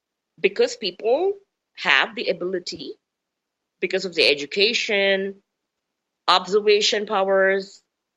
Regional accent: India; English is a second language; And you know, I'm an Indian and Indians tend to talk fast.

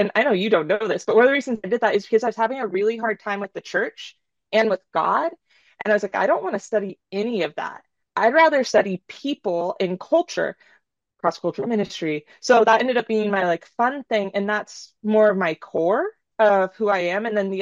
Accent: California, United States; No, I'm from California, actually.

